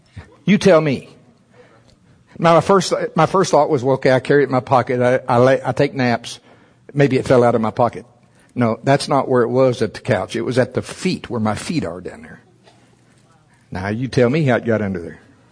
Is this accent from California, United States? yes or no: no; Oklahoma, United States; Y'all know I'm from Oklahoma, anyway. I am educated, I just don't talk like it.